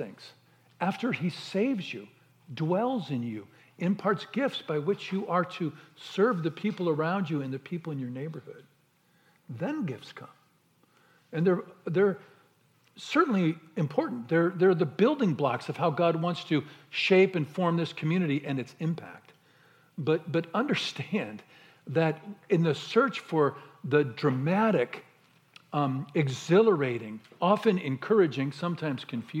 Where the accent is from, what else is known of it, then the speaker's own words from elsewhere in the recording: Missouri, United States; I grew up in Missouri, so I know it's hard to make it look awesome.